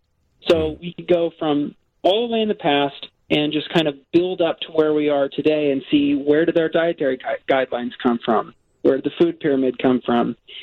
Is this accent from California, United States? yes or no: yes; Fresno, California, United States; But it got to the point where in my hometown of Fresno, California